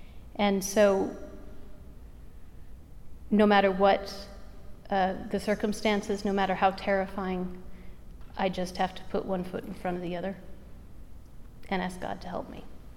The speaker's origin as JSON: {"language": "English", "country": "Ireland", "moved": "as an adult", "lives_now": "United States", "said": "I was happily escaped from Ireland and ended up working in an Irish travel agency in San Francisco. And the debt that I'd left behind found me across the Atlantic and across the States."}